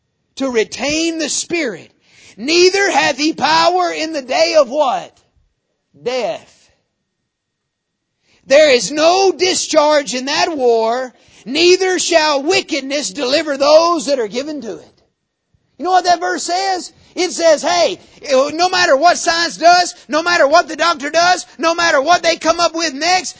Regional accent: the South, United States; You know, I mean, I'm from the South. I know what that's about, you know.

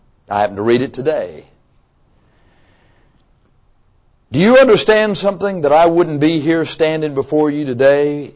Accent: Texas, United States; Somewhere in the country, we're from Texas where they are and pillar is silent.

